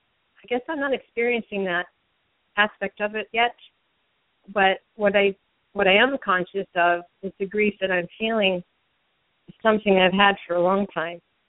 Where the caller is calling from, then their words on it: Massachusetts, United States; from Massachusetts calling.